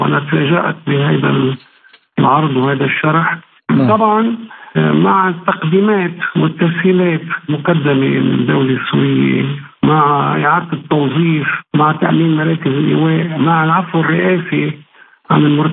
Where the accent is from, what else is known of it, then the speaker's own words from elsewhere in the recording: Lebanon; لما نحن كدولة لبنانية نستوفي بعض البنود